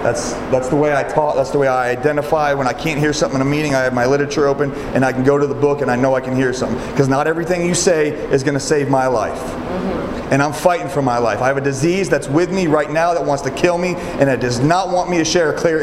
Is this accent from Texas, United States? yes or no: no; Florida, United States; I was born and raised in Florida. Grew up a kid that was always good at sports.